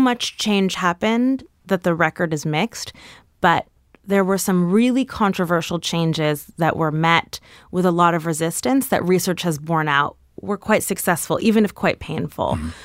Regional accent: New York City, New York, United States; Oh, I grew up on 106th between West End and Riverside.

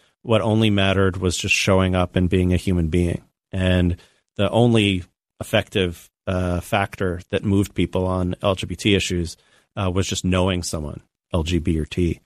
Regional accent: Tampa, Florida, United States; I grew up in a very white environment where there was not a lot of Spanish spoken, even though I grew up in Tampa, Florida, which had a huge Latino population.

